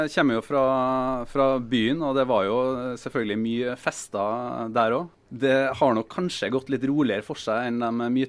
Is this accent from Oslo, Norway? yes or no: no; Trøndelag, Norway; Jeg er trønder først og fremst.